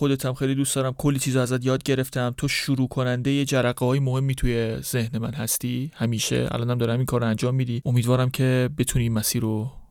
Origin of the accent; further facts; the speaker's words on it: Iran; چون من خیلی استرس داشتم که ما از ایران هستیم